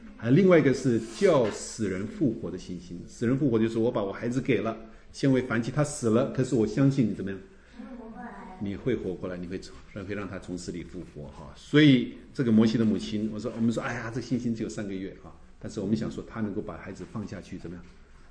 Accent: China; 我们中国人比较落叶归根哈，我们中国人总讲说哈，我是属于这个

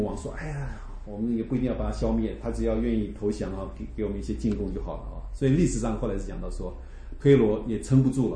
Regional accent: China; 头发剃光，跟我们中国人不一样啊，我们是不能剃啊

